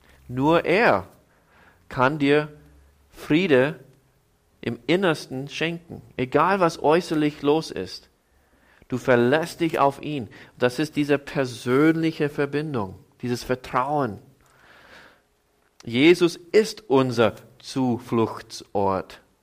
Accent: Iowa, United States; In meiner Jugend lebte ich in Iowa.

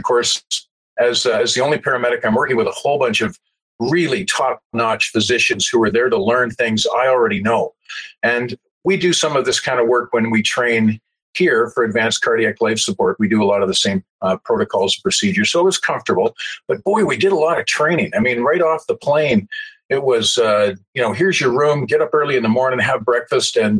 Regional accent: Calgary, Alberta, Canada; I grew up in the Jewish community in Southwest Calgary

